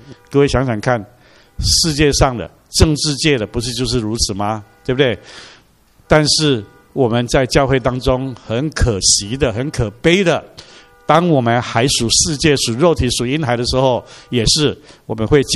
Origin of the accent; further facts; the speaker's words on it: Taiwan; 我是一个台湾人，是的，我是在台湾土生土长的，而且我的祖先是300年前就移民到台湾的，就是说就是所谓从闽南从厦门泉州这一带移到台湾的，真是道道地地的台湾人